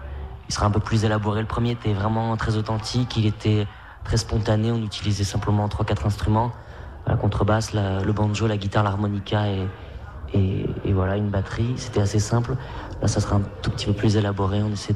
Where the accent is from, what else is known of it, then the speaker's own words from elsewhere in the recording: Nouvelle-Aquitaine, France; now in Paris, France; parce que je viens du Pays Basque. Et souvent, j'aime bien parler de ce pays.